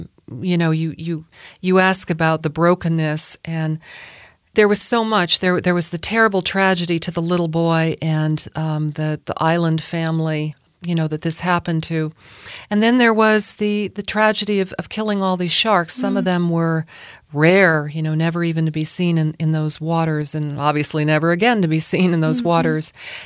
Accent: Kailua, Hawaii, United States; Growing up in Kailua, Oahu, and it happened the next beach or the next town over in Lanakai

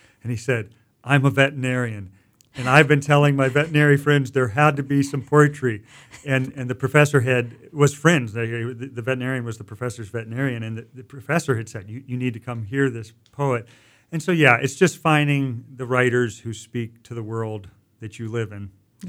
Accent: Elkhart, Indiana, United States; I grew up in Elkhart, Indiana, a factory town.

